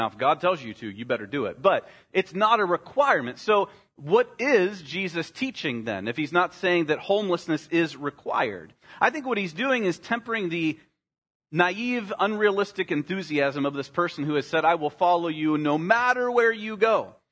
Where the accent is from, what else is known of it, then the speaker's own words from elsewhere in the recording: Winona, Ohio, United States; I did not grow up in the bustling city center of Salem, Ohio. I grew up in Winona.